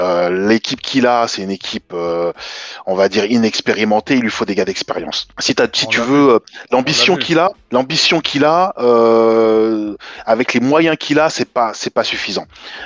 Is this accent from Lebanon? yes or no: no; France; on l'aime bien, on est français.